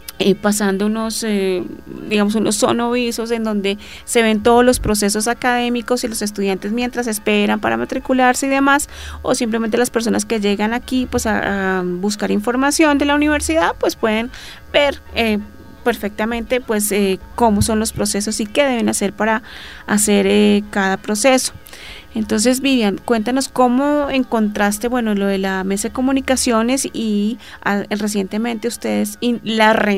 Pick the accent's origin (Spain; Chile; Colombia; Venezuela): Colombia; de mi tierra, Colombia